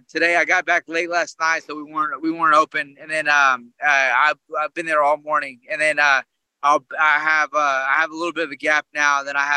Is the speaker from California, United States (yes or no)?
no; Oklahoma, United States; I grew up in Oklahoma.